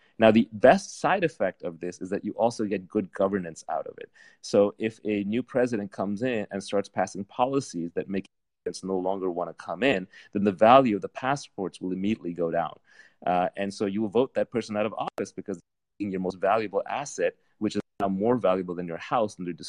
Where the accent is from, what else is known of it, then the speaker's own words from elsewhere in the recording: India; I came from India. I love India. I love Indians.